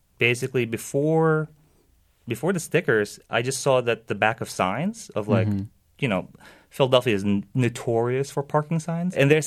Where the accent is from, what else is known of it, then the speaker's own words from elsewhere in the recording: Philippines; now in United States; I thought about what it was growing up in the Philippines